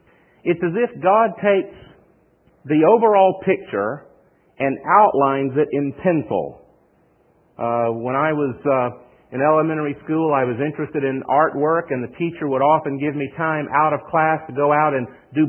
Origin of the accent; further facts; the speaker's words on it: the South, United States; accent: Southern; Now, you'll get accustomed to my accent. There are some sayings, some things that we say in the South, and it may take you a little while to catch on